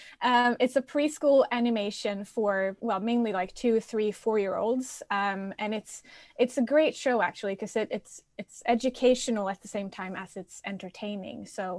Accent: Stockholm, Stockholm County, Sweden; moved away as an adult; now in London, United Kingdom; I'm Swedish, so I'm from Sweden and I'm born in Sweden. I'm from Stockholm, which is this little picture behind me as well. That's Stockholm, my hometown.

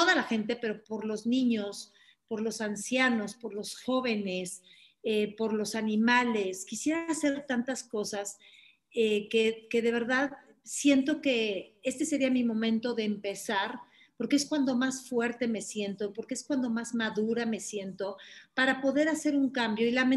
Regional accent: Mexico City, Mexico; born there; Yo nací en la Ciudad de México y adelante de mí estaba lleno de actores.

